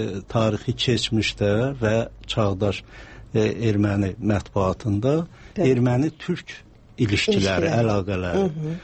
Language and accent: Azerbaijani; Armenia; born or raised there; moved away